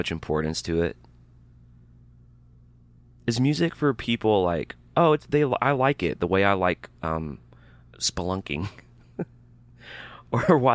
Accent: Birmingham, Alabama, United States; also born or lived in Montgomery; I was born in Montgomery, Alabama, and I was raised in Birmingham. And just basically raised in a racist environment. A dumb racist environment, sexist also.

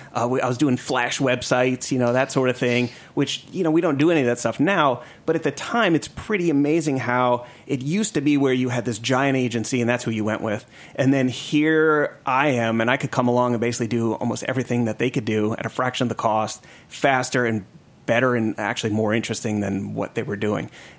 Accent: New York, United States; now in Atlanta, United States; I'm still, you know, I grew up in New York and that sort of thing.

